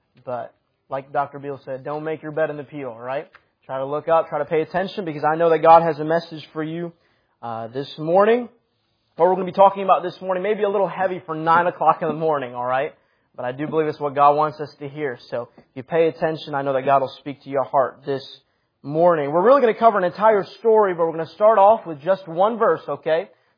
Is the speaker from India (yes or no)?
yes; India; born there; I was born in India. And I've had the opportunity to go back every couple years and take some mission trips.